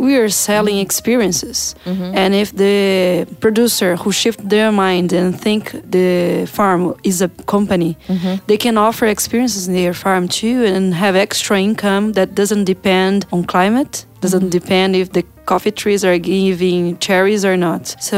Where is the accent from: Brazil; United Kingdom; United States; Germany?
Brazil; English is a second language; I'm from Brazil, I really like the Brazilian coffee